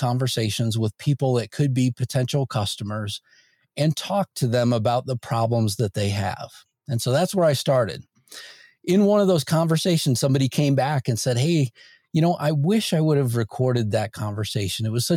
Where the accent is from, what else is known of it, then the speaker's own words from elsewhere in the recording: Indiana, United States; I grew up in Indiana, Northwest Indiana